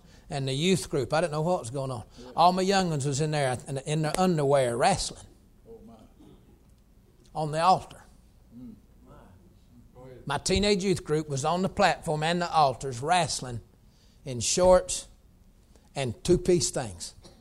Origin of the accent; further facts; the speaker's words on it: the South, United States; but I'm from the South. You don't tell us don't do stuff.